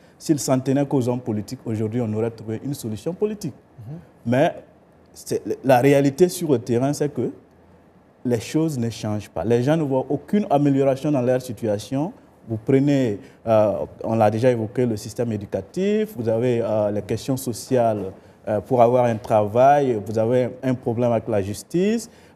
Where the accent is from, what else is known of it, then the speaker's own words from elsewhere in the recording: Burkina Faso; en tant que burkinabé, je suis très triste de ce qui se passe dans mon pays d'origine.